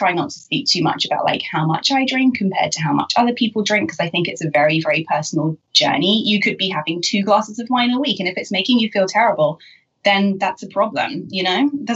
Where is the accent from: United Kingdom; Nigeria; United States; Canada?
United Kingdom; But being being British and coming from a kind of journalism, that means I was drinking most like every week, you know, several nights a week.